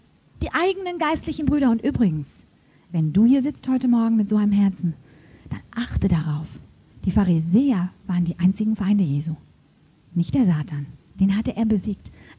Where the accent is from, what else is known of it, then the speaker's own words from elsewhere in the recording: Germany; ich komme ja auch aus Deutschland, habe auch nicht viele Wunder gesehen über lange Zeit in meinem Leben.